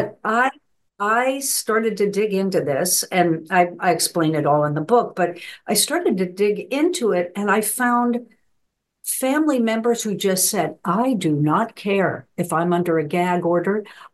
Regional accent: Albuquerque, New Mexico, United States; a friend of mine in my hometown in Albuquerque, New Mexico

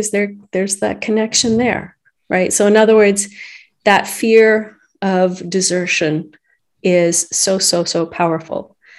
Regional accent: Canada; As a Canadian

